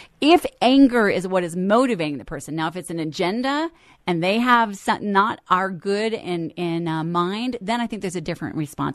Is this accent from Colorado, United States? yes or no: yes; Denver, Colorado, United States; I am not a Californian. I just want to make that clear. I grew up on Lowry Air Force Base.